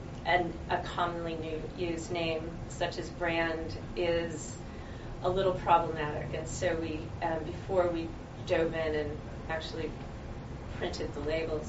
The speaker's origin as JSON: {"language": "English", "country": "United States", "said": "I'm American. I speak English. So let's have this be English."}